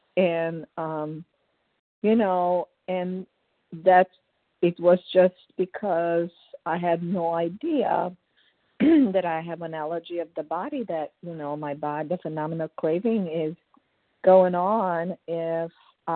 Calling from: South Carolina, United States; Good morning … from South Carolina.

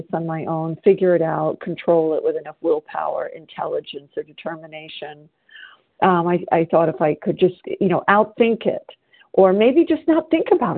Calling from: South Carolina, United States

